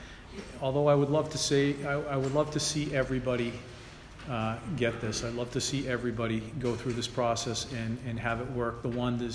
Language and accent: English; Plymouth, Massachusetts, United States; So I grew up in Plymouth. I still live in Plymouth.